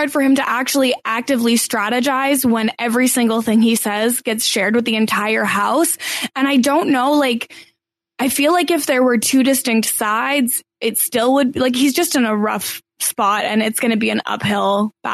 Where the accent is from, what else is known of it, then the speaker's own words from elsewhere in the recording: Canada; And it's like, I'm sorry, I'm Canadian. I don't know the American geography